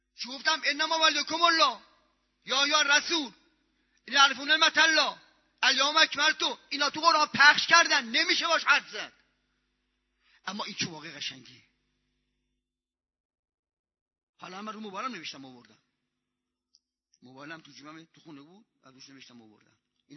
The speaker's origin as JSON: {"language": "Persian", "region": "Isfahan", "country": "Iran", "said": "گفتم لشک چه دروغ بگم، بچه اصفهانم من"}